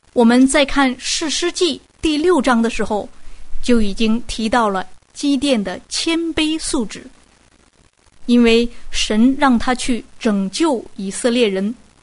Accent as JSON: {"language": "Chinese", "country": "China", "said": "我们中国人有一句话说，刀子嘴豆腐心"}